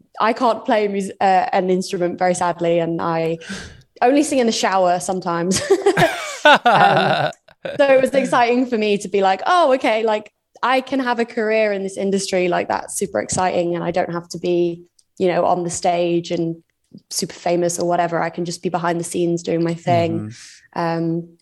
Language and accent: English; Nottingham, East Midlands, United Kingdom; I was about 17 at the time. I'm from Nottingham originally in the UK, so I was 17 in Nottingham, currently at college.